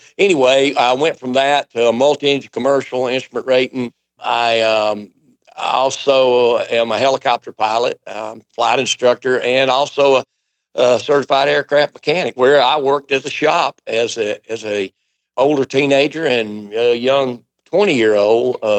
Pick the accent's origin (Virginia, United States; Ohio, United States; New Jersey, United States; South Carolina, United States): South Carolina, United States; I'm from the Appalachians of South Carolina. And, you know, bluegrass music is the music of the hills.